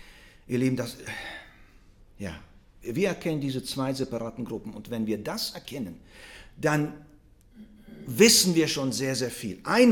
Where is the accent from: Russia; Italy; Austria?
Russia; now in Germany; Ich komme aus Russland. Ich bin in Russland geboren, Deutschland auch.